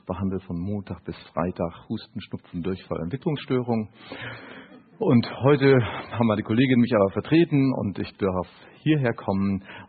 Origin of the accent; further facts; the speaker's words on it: North Sea coast, Germany; Und diese Welle ist sozusagen von der Nordsee, wo ich herkomme, den Rhein herauf